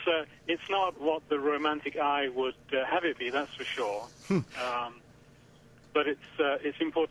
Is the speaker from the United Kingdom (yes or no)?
yes; England, United Kingdom; now in Portland, United States; I have a thought as an Englishman who came to understand the importance of Thoreau rather late on in my life.